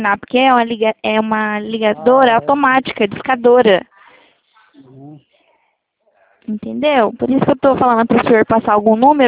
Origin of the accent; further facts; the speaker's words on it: Presidente Prudente, São Paulo, Brazil; Eu sou de Presidente Prudente.